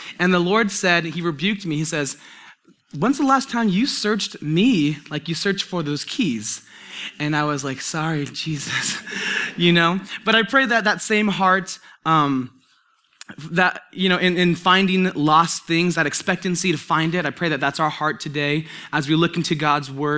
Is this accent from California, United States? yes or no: yes; Murrieta, California, United States; We're from Murrieta, so we live in a big bowl, and so mountains are everywhere.